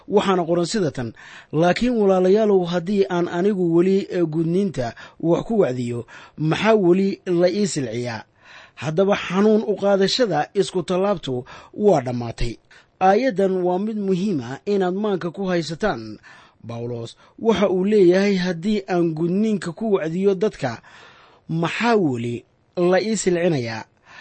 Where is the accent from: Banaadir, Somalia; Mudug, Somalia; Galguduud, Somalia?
Banaadir, Somalia; Mogadishu; Waxaana aan ku soo koray anigu magaalada Muqdisho oo Buursaliidka, aad iyo aad baan u jeclaa.